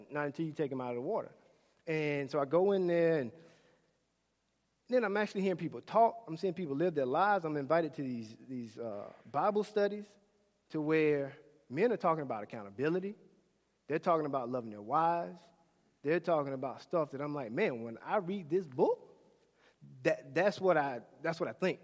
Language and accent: English; the South, United States; And as crazy as this may sound, me growing up in the South, I go to a church, and it's a multi-ethnic church.